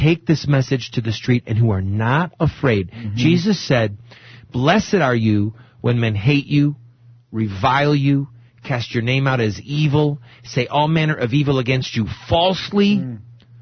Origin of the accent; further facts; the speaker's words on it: New Jersey, United States; I'm from New Jersey. We do that where I'm from, too.